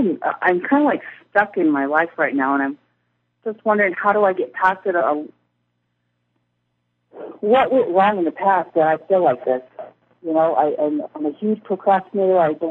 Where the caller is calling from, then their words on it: Nevada, United States; I'm calling from Nevada.